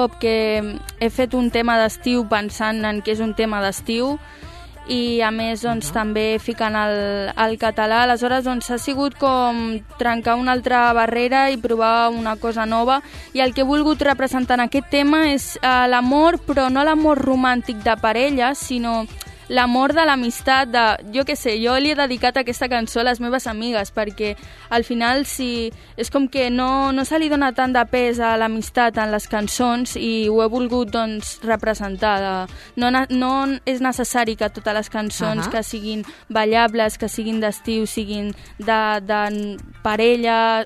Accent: Catalonia, Spain; jo sóc catalana, estimo moltíssim Catalunya i la meva família doncs, ve del sud d'Espanya.

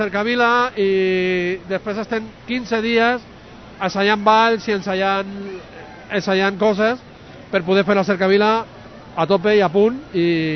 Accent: Ripollet, Catalonia, Spain; now in Sabadell, Spain; Jo no soc d'aquí, jo soc fill de Ripollet. El que passa que, bueno, visco aquí a Sabadell des que em vas casar. Fa 18 anys

